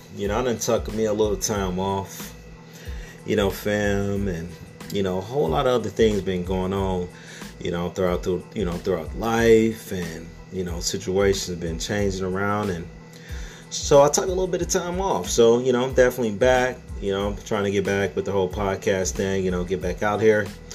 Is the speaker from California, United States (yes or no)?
no; Detroit, Michigan, United States; I mean, you know, I'm from Detroit, Michigan.